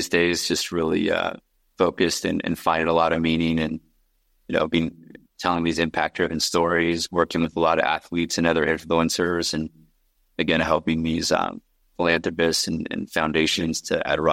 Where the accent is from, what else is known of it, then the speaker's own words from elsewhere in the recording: Los Angeles, California, United States; I grew up in Los Angeles. I'm a rare LA native, as I put it. I went to high school in the San Fernando Valley.